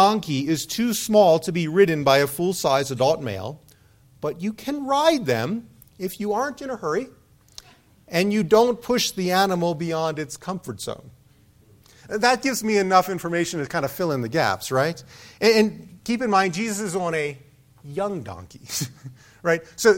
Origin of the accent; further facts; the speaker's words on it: Maryland, United States; Now, I don't really know donkeys. I'm from Maryland. If we want to see animals, we have to go to the zoo.